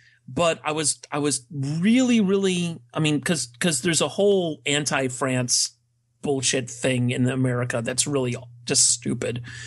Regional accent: United States; because I'm very proud of being, you know, of being an American.

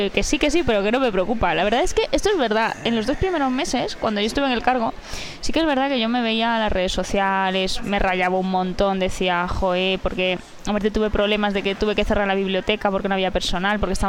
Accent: Galicia, Spain; Sí, yo soy gallega. O encima, mira que estoy lejos.

